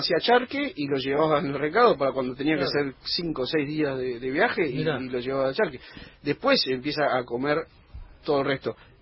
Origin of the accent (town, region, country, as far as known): Argentina